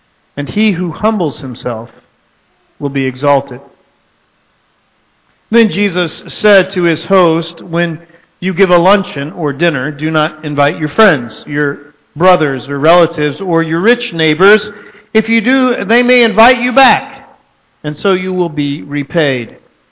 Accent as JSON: {"language": "English", "region": "Texas", "country": "United States", "said": "I'm from Texas, and so that hung around for a lot longer."}